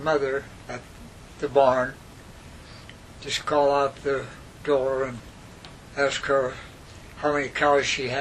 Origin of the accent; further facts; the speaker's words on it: Afton, Wyoming, United States; born there; And Dr. G.W. West was my doctor, and I was born in Afton.